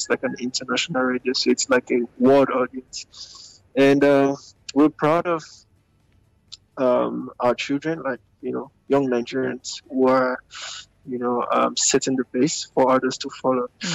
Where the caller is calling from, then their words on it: Canada; I'm calling from Canada.